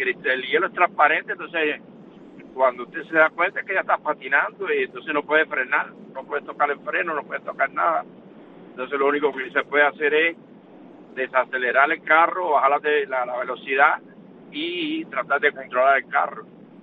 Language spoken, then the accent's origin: Spanish; Cuba; Yo bendiga a todo mi pueblo de Cuba y al colectivo de Radio Martí.